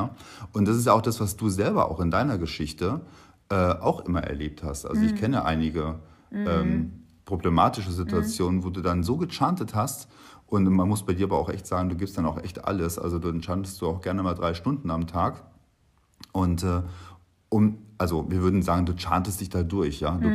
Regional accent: Germany; Ich bin ja selber Deutscher.

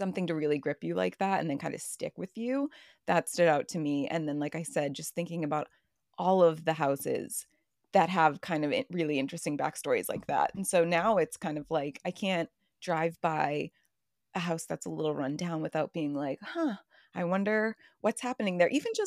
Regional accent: Massachusetts, United States; and I don't know if this has to do with like growing up in Massachusetts, but like I always was a witch kid.

